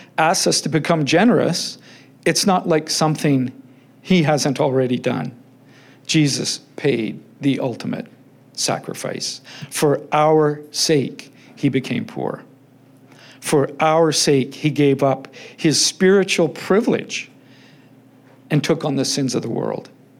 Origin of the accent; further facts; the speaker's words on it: Richmond, British Columbia, Canada; I was born and raised here in Richmond. I grew up not far from here.